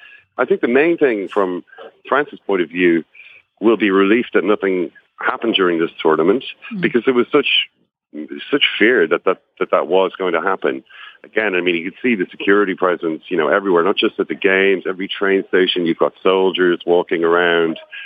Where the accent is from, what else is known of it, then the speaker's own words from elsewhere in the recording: Ireland; I'm from Ireland